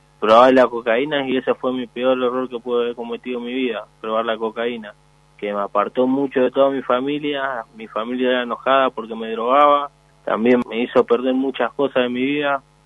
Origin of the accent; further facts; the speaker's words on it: Rosario, Santa Fe, Argentina; tengo 23 años, vengo de la ciudad de Rosario.